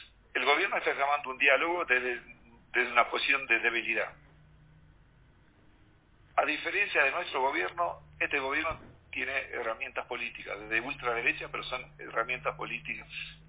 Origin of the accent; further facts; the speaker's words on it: Argentina; Yo, como argentino prejuicioso, cansado de que nos vendan a cualquier precio